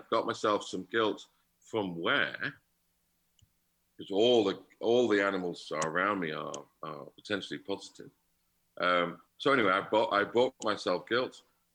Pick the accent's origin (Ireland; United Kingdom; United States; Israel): United Kingdom; England; now in Winnipeg, Canada; And the problem we all have, and being English, I'm just the same.